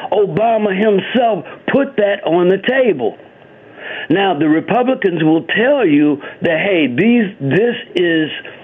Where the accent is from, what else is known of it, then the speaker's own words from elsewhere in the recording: New Jersey, United States; Cory Booker comes out. I'm from New Jersey. I don't feel Cory Booker.